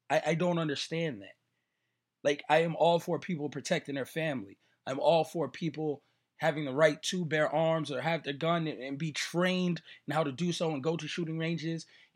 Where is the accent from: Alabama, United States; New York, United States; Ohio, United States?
New York, United States; New York City; now in Las Vegas, United States; I'm from New York. I'm from the Bronx. I've seen way too many people shot.